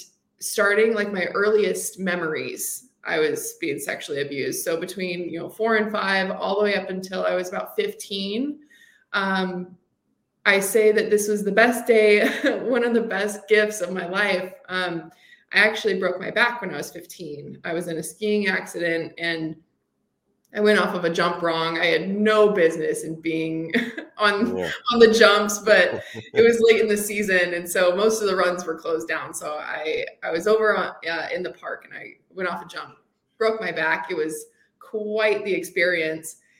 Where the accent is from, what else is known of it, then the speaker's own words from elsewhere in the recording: Washington, United States; Yeah, I grew up in Washington State. So, you know, everybody thinks the green evergreen trees, but I was in the desert part.